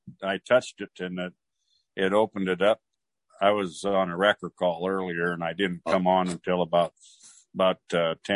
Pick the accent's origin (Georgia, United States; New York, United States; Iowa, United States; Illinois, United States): Iowa, United States; Marengo; I'm from Marengo, Iowa.